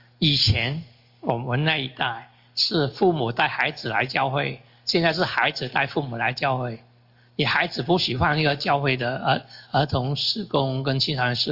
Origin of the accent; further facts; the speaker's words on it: China; 我们中国人转弯骂你，你都不知道。